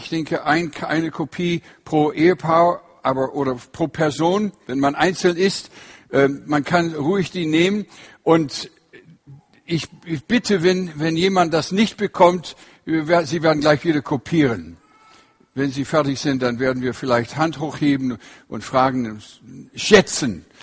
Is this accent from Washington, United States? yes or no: yes; Washington, United States; Ich bin aufgewachsen im Nordwesten, angrenzend an Kanada ist der Bundesstaat Washington. Und von der Mitte, von diesem Bundesstaat, bin ich gekommen